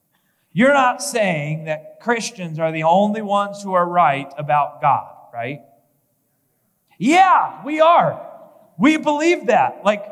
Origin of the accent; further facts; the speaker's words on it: Kansas City, Missouri, United States; I grew up in Kansas City, and so if you're wondering why I am a Chiefs fan, it's because everybody I knew was a Chiefs fan, right?